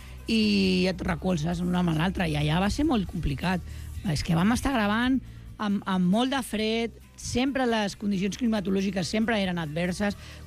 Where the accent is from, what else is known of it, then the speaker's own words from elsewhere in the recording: Barcelona, Catalonia, Spain; som de Barcelona i sortim de Festa de la Mercè